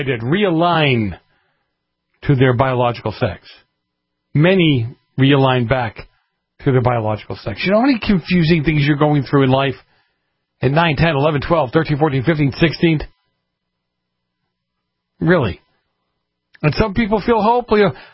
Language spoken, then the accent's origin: English; East Coast, United States; I grew up on the East Coast where the snow was.